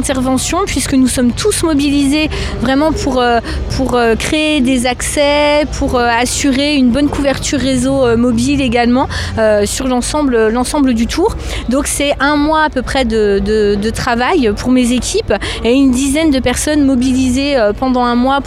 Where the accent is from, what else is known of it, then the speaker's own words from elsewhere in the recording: Saint-Dié-des-Vosges, Grand Est, France; moi je suis originaire de Saint-Dié